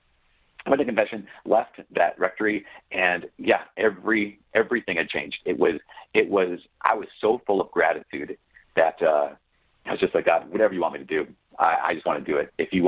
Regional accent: Brainerd, Minnesota, United States; also born or lived in Oak Park, Chicago; So I, as you mentioned in the intro, I grew up in Brainerd, Minnesota.

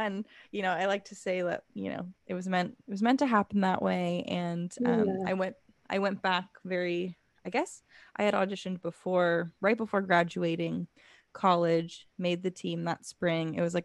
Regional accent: California, United States; I grew up in Los Angeles County, the South Bay.

